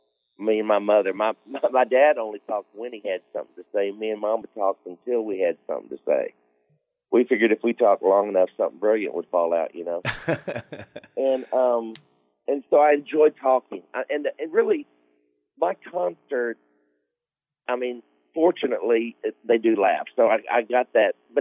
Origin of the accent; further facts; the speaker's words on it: Houston, Texas, United States; born there; but I was born in Houston. My parents were born in Houston. My grandfather could remember when Houston had one stoplight.